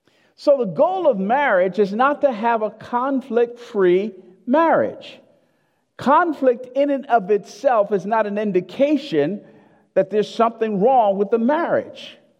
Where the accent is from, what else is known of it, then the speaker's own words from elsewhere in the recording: Newark, New Jersey, United States; Now, I was born in Newark, New Jersey. Spent the first 12 years of my life there, and I planned to move to Plainfield.